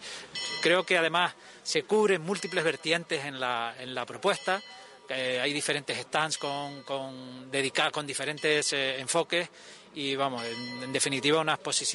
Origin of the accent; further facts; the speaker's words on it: La Perdoma, Canary Islands, Spain; fui al pueblo de donde soy yo, que es de la Perdoma